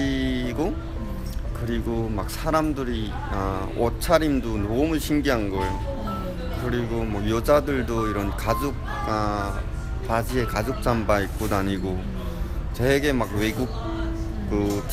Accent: North Korea; 그 집은 정말 제가 북한에서 봤던 집하고 별 차이는 없었던 것 같아요.

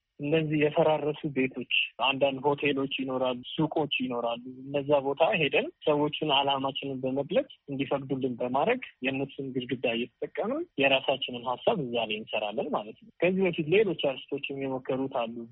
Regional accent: Addis Ababa, Ethiopia; እኔ የአዲስ አበባ ልጅ ነኝ።

